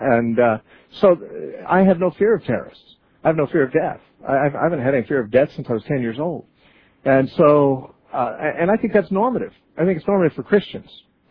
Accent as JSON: {"language": "English", "country": "United States", "tie": "born there", "said": "I love the fact that I have American, you know, that I was born in America and I have a place to live here"}